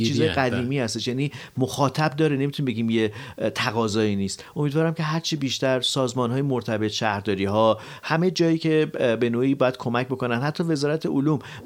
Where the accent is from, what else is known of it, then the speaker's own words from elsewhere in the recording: Iran; من به سهم خودم به عنوان یک ایرانی بهم برخورد